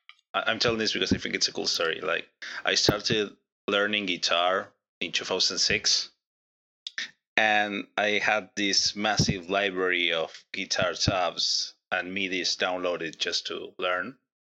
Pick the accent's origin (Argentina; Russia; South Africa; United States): Argentina; English is a second language; I am from Argentina, not from the US like the rest of most of the people here.